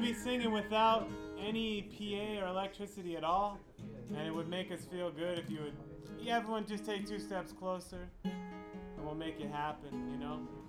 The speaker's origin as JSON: {"language": "English", "town": "Vancouver", "region": "British Columbia", "country": "Canada", "said": "And we're from Vancouver, British Columbia, on the Pacific Ocean in Canada."}